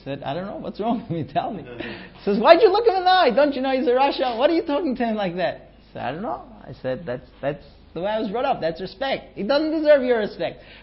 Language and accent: English; United States; and I'm American, I'm used to looking a person in the eye.